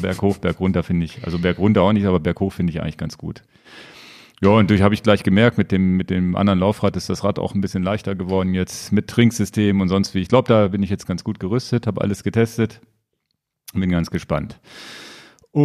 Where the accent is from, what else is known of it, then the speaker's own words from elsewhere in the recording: Lower Saxony, Germany; Ich fahre ja so als Niedersachse hier ein Zeitfahrrad